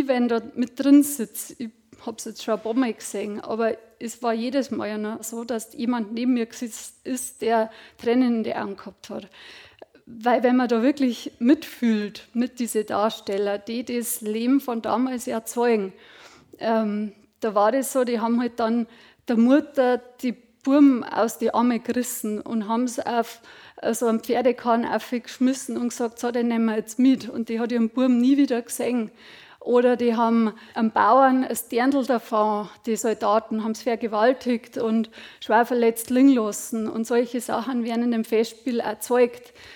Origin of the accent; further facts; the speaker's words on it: Bavaria, Germany; bin aber keine Aidenbacherin, das muss ich zugeben, sondern ich bin aus dem Bayerwald.